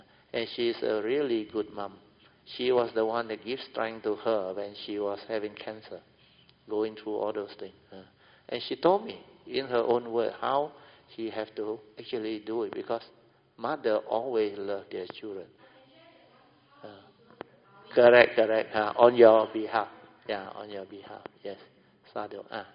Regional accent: Ipoh, Perak, Malaysia; We are from Ipoh, I remember.

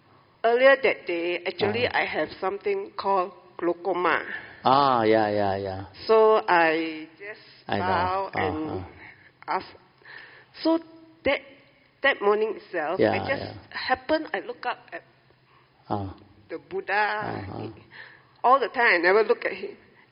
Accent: Klang, Selangor, Malaysia; from Klang

